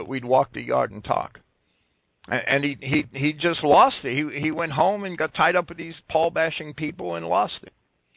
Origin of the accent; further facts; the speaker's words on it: New Jersey, United States; and I'm from New Jersey